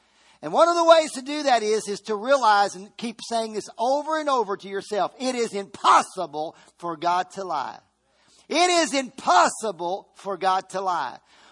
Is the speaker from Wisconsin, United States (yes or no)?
no; Virginia, United States; I grew up, we grew up in Virginia. And in Virginia, it was very, very conservative area where I grew up in.